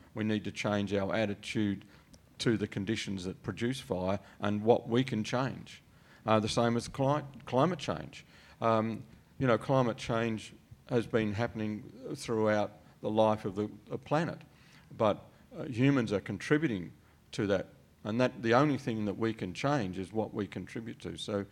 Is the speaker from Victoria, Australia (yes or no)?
yes; Victoria, Australia; in my home state of Victoria